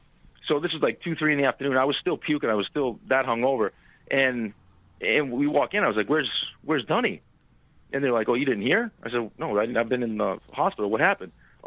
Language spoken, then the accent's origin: English; Winthrop, Massachusetts, United States; Well, I mean, growing up in Winthrop, I would always go to the Beanpot.